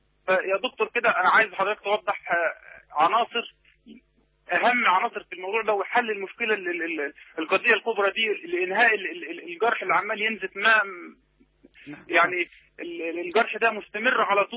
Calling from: Saudi Arabia; بتكلم من السعودية.

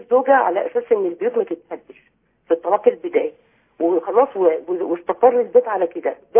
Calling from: Faiyum Governorate, Egypt; من الفيوم اللي كنت كلمت حضرتك دلوقتي عن عدد الطلقات

